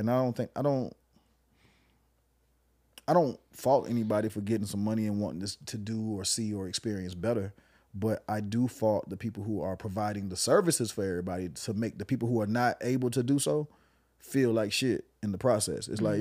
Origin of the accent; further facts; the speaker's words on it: Atlanta, Georgia, United States; But when I grew up in Atlanta, there was a very down-home Southern hospitality feel to it. Like, that's the Atlanta I grew up on.